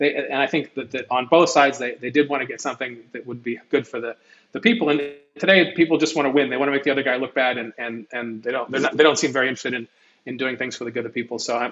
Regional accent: Washington, District of Columbia, United States; And when I grew up in Washington, D.C., and being so close to politics

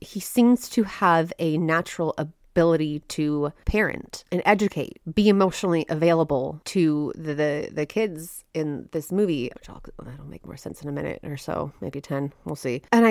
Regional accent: Washington, United States; big old Rainier ever decides to sing, we're big effed. I really enjoy watching things that are set in my home state.

